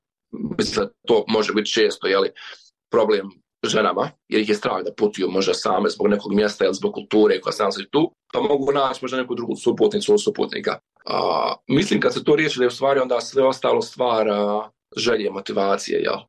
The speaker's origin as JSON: {"language": "Bosnian", "country": "Bosnia & Herzegovina", "said": "ja sam iz Bosne i Hercegovine"}